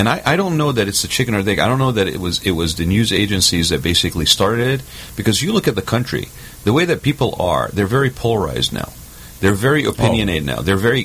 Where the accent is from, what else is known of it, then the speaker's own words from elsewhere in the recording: Kuwait; When I was growing up in Kuwait, we had conflict is always going on around there.